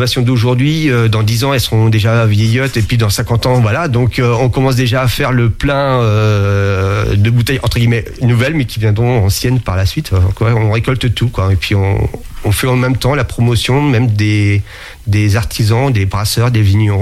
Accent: Angers, Pays de la Loire, France; beaucoup forcément dans le Maine-et-Loire, puisque je suis natif d'Angers

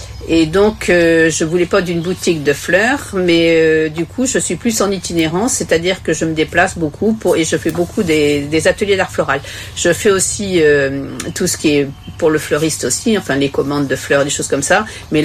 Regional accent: Nouvelle-Aquitaine, France; moi je suis originaire de Charente et quand j'étais enfant, on allait cueillir.

